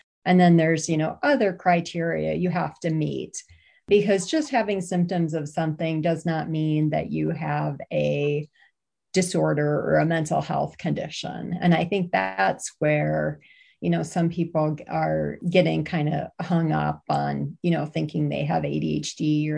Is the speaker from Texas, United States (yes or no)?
no; Wisconsin, United States; I'm from Wisconsin originally.